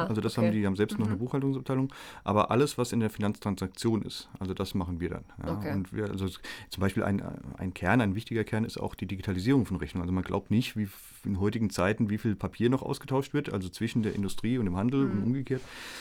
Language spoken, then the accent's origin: German; Mainz, Rhineland-Palatinate, Germany; ich komme aus Mainz